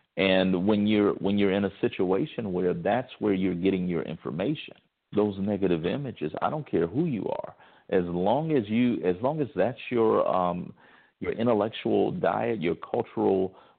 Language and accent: English; Mansfield, Ohio, United States; One of my friends, me and her cousin, we were best friends. We grew up together in Mansfield, Ohio.